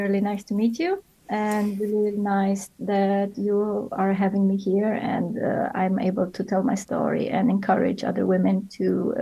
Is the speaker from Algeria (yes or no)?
no; Romania; English is a second language; moved away as an adult; now in Zurich, Switzerland; I'm a marketing specialist working in a startup now in Zurich, Switzerland. I'm based in Zurich. I come from Romania.